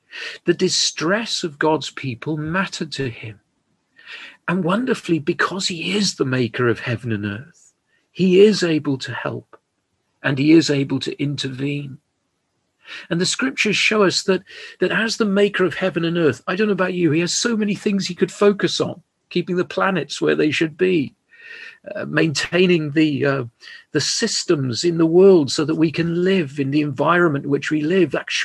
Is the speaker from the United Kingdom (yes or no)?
yes; London, United Kingdom; I grew up in Southwest London